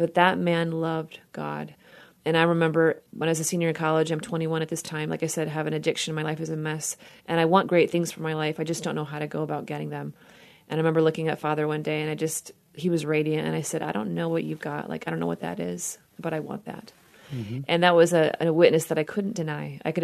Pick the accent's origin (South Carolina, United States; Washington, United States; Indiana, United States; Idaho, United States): Washington, United States; I grew up in Washington State, the rainy Pacific Northwest, and so that's why I love coffee. And my parents are from South Texas and very faithful Catholics.